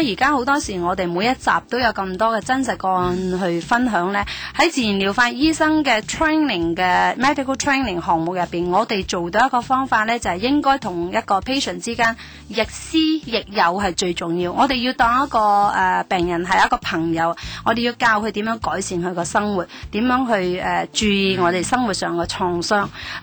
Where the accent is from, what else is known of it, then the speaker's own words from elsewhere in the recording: Switzerland; Cantonese is a second language; 系啦，我嘅家乡。